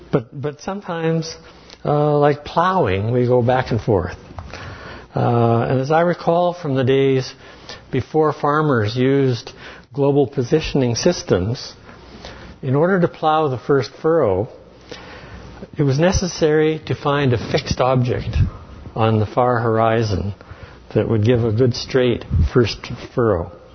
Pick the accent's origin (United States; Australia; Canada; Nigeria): Canada; Duhamel, Alberta; what it was actually like growing up in Duhamel and going to school in New Norway.